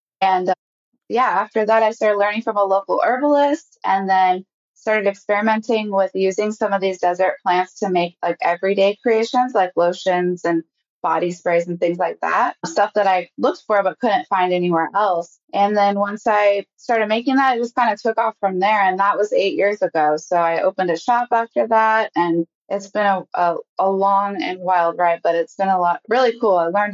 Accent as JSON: {"language": "English", "town": "Tucson", "region": "Arizona", "country": "United States", "tie": "born or raised there", "said": "Well, I grew up in Arizona. I've lived here my whole life."}